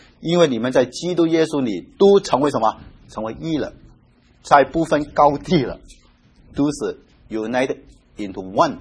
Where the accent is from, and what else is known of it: China